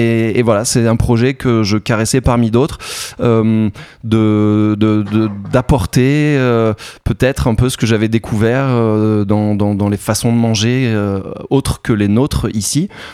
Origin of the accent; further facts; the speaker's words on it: Provence-Alpes-Côte d'Azur, France; moved away; also born or lived in Rennes / England; je suis parti de Provence, j'ai étudié à Rennes, en Bretagne, magnifique région et gens adorables